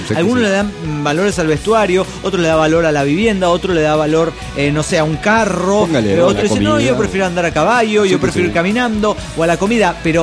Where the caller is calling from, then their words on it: Atlanta, Georgia, United States; de Atlanta, Georgia.